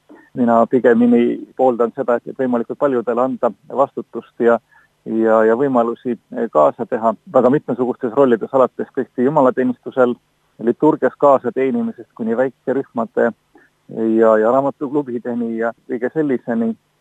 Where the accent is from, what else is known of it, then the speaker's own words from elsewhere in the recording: Pärnu, Pärnu County, Estonia; now in Põlva, Estonia; Pärnu on ju minu sünnilinn ja seal ma olen üles kasvanud ja Pärnu Elisabeti kogudus on minu ja kogu meie pere kodu kogudus, aga teisalt tõesti see Põlva on viimase 17,5 aastaga ikka päris südame külge kasvanud.